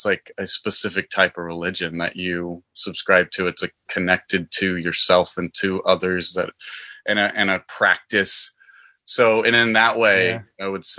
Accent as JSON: {"language": "English", "region": "Texas", "country": "United States", "said": "I'm originally from Texas, a small town in the Panhandle."}